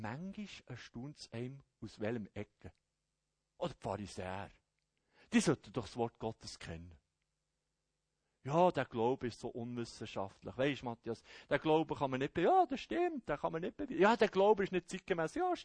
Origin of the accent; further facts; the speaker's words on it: Hemmental, Schaffhausen, Switzerland; Ich komme aus dem Hemmetal, da ist mir der Meinung, du musst mal ein bisschen vorleben.